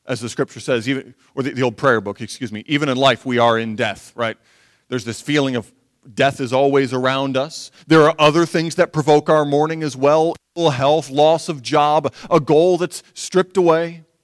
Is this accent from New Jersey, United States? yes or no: no; Michigan, United States; Most of you know I'm from Michigan, and I do actually like the cold.